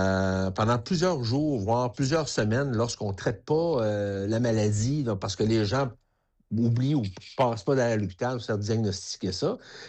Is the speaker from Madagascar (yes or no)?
no; Quebec, Canada; Écoute, moi, je vais te dire, je suis un vrai Québécois et un originaire de la Côte-Nord.